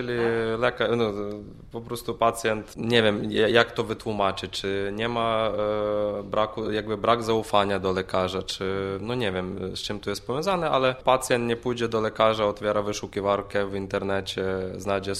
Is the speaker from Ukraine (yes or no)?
yes; Ukraine; Polish is a second language; moved away as an adult; now in Poland; Jestem lekarzem z Ukrainy. Mieszkam w Polsce już 2,5 lata mniej więcej.